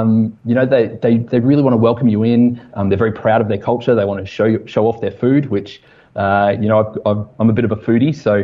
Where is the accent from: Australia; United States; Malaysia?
Australia; I'm Australian, if you can tell.